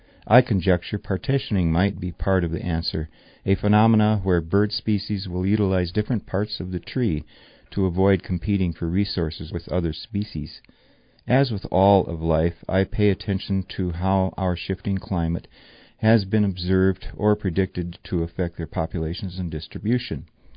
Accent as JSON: {"language": "English", "region": "Michigan", "country": "United States", "tie": "born or raised there", "said": "I first became aware of this lovely little songbird growing up in Michigan, where the white-breasted nuthatch was common fare in the North Woods."}